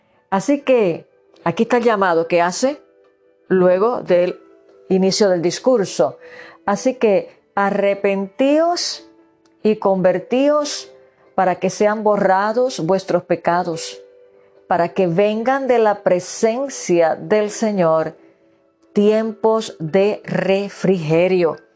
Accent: Puerto Rico; now in United States; Bueno, por lo menos yo que vengo de Puerto Rico, no perdemos tiempo

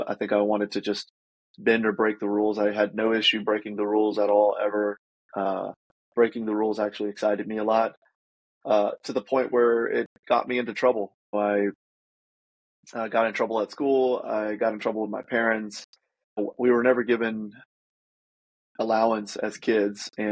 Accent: United States; born there; I was born in America where it wasn't like that.

